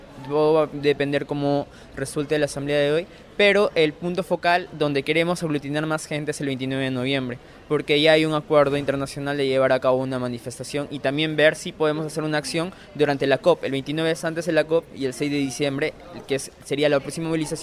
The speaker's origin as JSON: {"language": "Spanish", "country": "Peru", "said": "Algo como peruanos."}